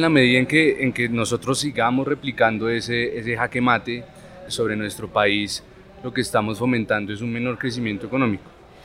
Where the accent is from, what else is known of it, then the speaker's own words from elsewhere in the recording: Colombia; como la hemos propuesto nosotros como colombianos